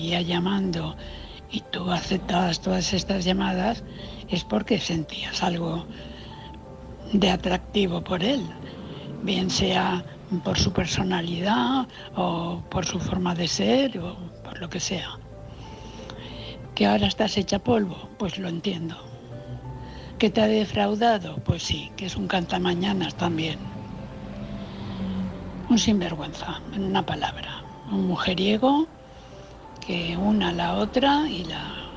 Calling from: Valencia, Valencian Community, Spain; de Valencia.

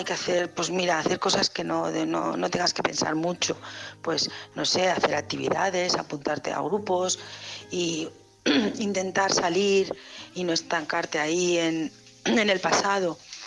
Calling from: Barcelona, Catalonia, Spain; Hola, buenas noches … de Barcelona

